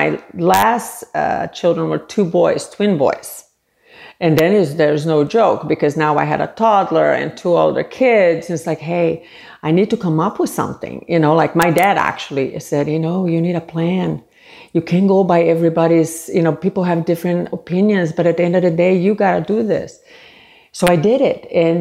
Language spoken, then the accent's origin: English; Brazil; moved away; Well, I'm originally from Brazil, and I moved here 30-some years ago.